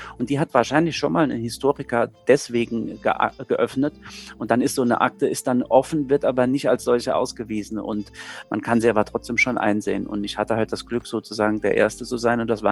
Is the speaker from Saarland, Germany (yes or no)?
yes; Saarbrücken, Saarland, Germany; ich komme ja selbst aus Saarbrücken